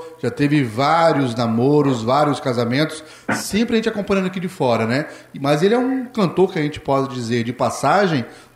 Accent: Vitória, Espírito Santo, Brazil; born there; Eu nasci em Vitória, na capital

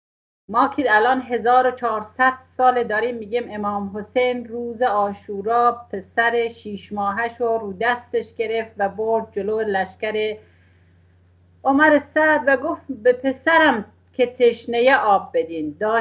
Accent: Iran; متاسفم که من یک ایرانیم و در همچین جایی دارم زندگی میکنم.

